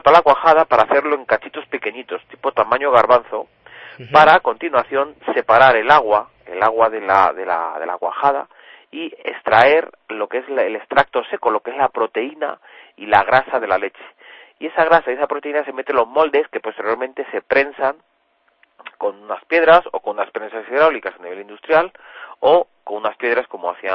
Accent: Castile, Spain; Hombre, yo como buen castellano, quizás el queso manchego.

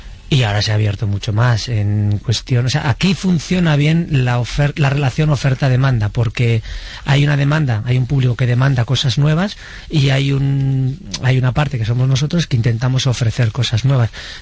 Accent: Basque Country, Spain; porque es de Álava, de donde yo soy

